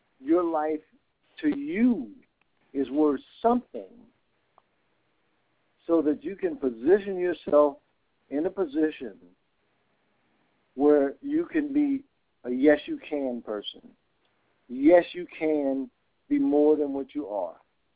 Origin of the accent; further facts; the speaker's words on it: Texas, United States; I grew up in Texas